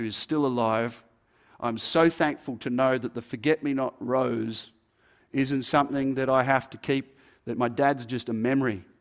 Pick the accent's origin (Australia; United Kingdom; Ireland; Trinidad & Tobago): Australia; Terry Hills, New South Wales; He was busy working on the farm. We grew up in Terry Hills with 9 acres and flowers